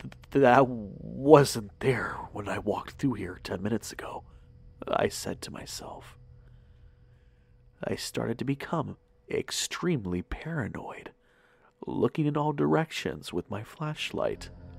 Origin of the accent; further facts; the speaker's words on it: Arkansas, United States; Growing up in Arkansas, we have plenty of myths and legends of our own, despite anywhere else around the U.S.